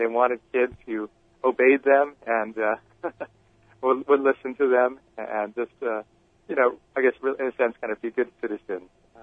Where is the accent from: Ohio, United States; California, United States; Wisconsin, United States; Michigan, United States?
California, United States; San Gabriel; I grew up in the city of San Gabriel. It's just south of Pasadena, if you've ever seen the Rose Parade. Probably know that area of where I grew up. And it's just outside of Los Angeles.